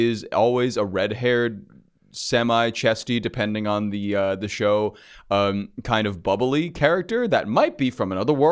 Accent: New York, United States; We didn't want to talk to them anyways. We're from Long Island.

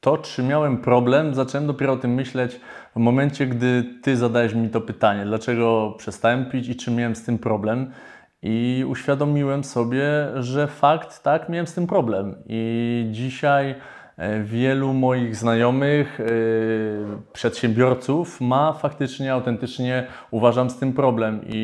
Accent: Kraków, Lesser Poland, Poland; W dzieciństwie, moje dzieciństwo, wychowałem się na krakowskim osiedlu w bloku

